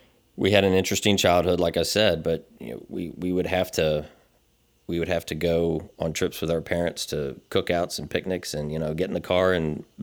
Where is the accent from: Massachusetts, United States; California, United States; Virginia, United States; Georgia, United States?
Virginia, United States; Richmond; Well, Richmond has always been my home, and it's always been the place that I want to be. I've loved the city ever since I was a kid, even when I didn't know why.